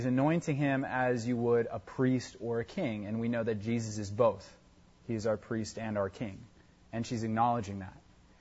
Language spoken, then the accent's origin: English; United States; from a perspective like mine, growing up in America and stuff like that, it sounds very odd.